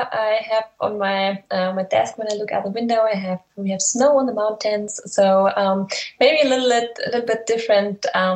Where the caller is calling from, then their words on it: Germany; I'm sitting in Germany at the moment. It's 5:15 p.m.